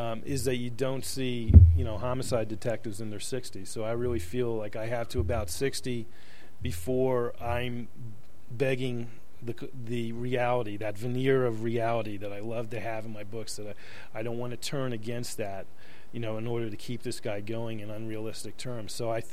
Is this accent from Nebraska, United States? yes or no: no; Florida, United States; now in Los Angeles, United States; I grew up in Florida. I worked in Florida as a journalist before I went to Los Angeles as a journalist.